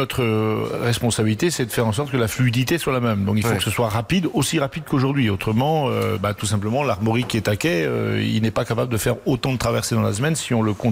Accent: Brittany, France; ce qui me dérange dans le Brexit, moi, le breton que je suis, c'est que la Bretagne va se retrouver bien plus désenclavée qu'en 1970

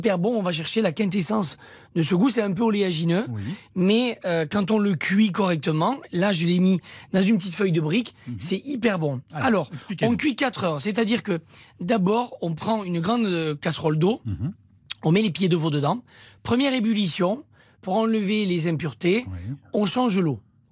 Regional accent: Occitanie, France; Alors ça tombe bien parce que comme je suis originaire de l'Aveyron

